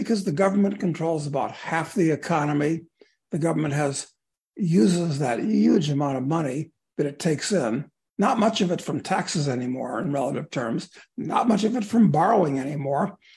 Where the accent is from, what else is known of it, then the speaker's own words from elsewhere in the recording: Chicago, Illinois, United States; I grew up in Chicago. And in those days, when Kennedy beat Nixon, we all knew that it was because there was a precinct that gave the election to Kennedy